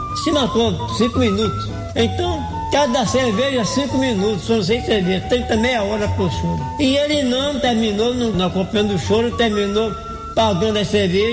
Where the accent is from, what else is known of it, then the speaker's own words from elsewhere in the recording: Recife, Pernambuco, Brazil; born there; Olha, eu nasci no Pina, 1923.